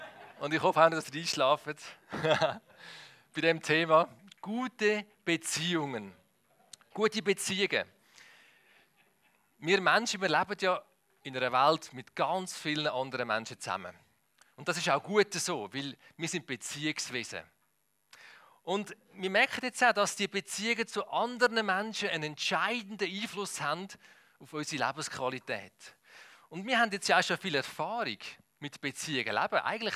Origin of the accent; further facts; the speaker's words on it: Switzerland; accent: Swiss German; Ich spreche Schweizerdeutsch.